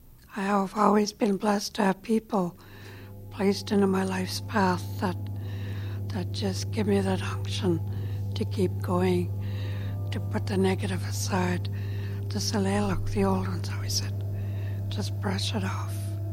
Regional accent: British Columbia, Canada; And I am from Songhees Lacoman territory, born and raised there.

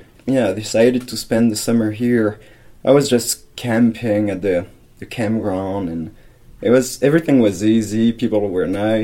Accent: France; English is a second language; now in Canada; As I'm from France

